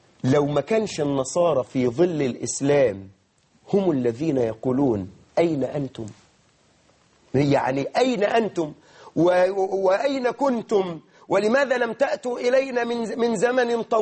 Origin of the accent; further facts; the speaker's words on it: Suez, Suez Governorate, Egypt; أنا كنت في مكان عندنا في السويس